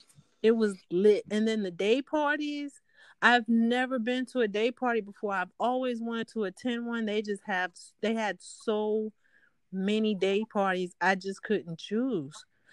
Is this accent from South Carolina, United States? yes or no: yes; South Carolina, United States; I'm from South Carolina, migrated to Georgia, but Charlotte is only a few hours away, in either state.